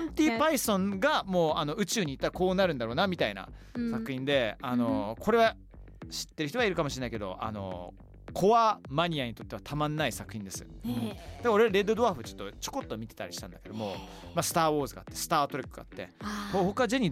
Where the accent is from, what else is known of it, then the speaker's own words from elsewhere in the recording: United Kingdom; Japanese is a second language; 僕イギリス人としてはちょっとお話ししたいのが